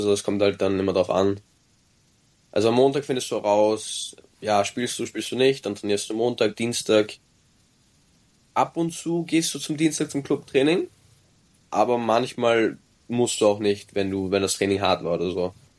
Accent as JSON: {"language": "German", "country": "Austria", "lives_now": "Ireland", "said": "Also ich kann mich noch erinnern, da bin ich von Österreich nach Irland gekommen."}